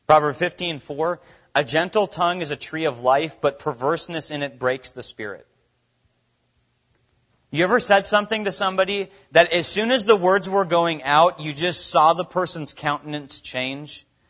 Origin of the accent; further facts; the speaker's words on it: Minnesota, United States; Growing up in Minnesota, I grew up on 5 acres.